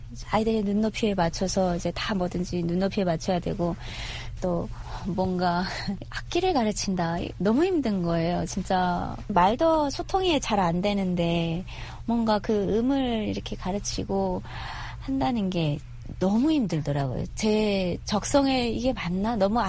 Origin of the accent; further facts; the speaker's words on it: Hamhung, South Hamgyong, North Korea; 저희는 함흥인데 할아버지는 항해남도에 계셨어요.